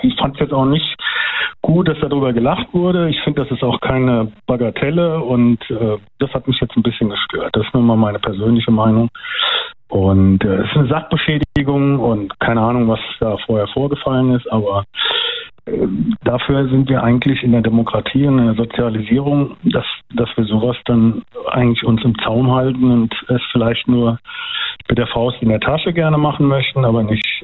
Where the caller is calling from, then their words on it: Königstein, Hesse, Germany; Aus Königstein.